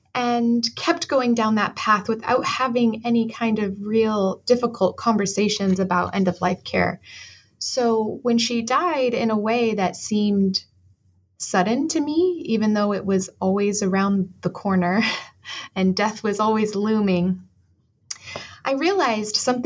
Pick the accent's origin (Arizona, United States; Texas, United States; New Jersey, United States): Arizona, United States; So I am originally from Arizona, and I have a background in English.